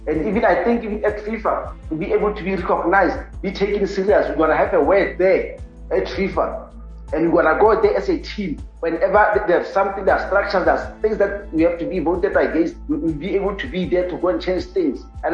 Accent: South Africa; The other one, as a South African, I feel proud.

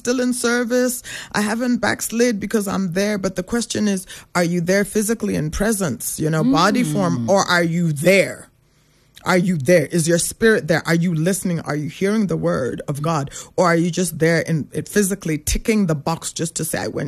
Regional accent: Canada; also born or lived in United States; because I grew up in Canada and I grew up in the States.

